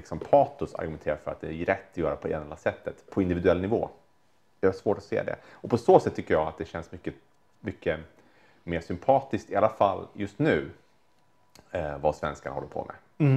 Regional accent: Stockholm, Stockholm County, Sweden; det är inte så att jag känner någon rädsla som stockholmare.

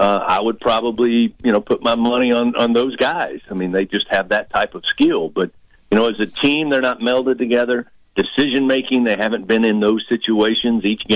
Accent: Kentucky, United States; You know, I grew up in Kentucky, and I've got lifelong friends that are Kentucky fans.

